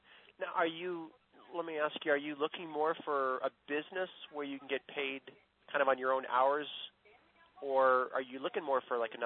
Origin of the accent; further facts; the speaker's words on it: Cleveland, Ohio, United States; I'm from Ohio. Cleveland, Ohio is where I was born.